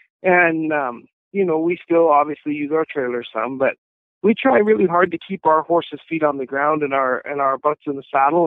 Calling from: Wyoming, United States; Actually, I'm at home on the ranch in north central Wyoming, just enjoying some beautiful springtime weather.

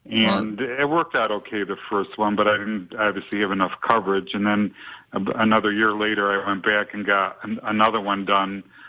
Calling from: New York, United States; from upstate New York.

